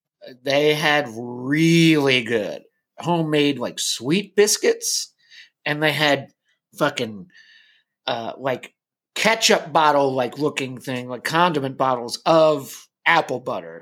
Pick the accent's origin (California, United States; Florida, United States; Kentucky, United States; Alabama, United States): Kentucky, United States; Louisville; It was like an hour drive from Louisville, Kentucky, my hometown.